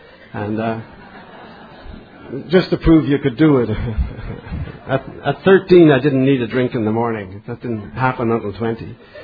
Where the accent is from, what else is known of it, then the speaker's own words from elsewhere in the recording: Dublin, Leinster, Ireland; I grew up in Dublin.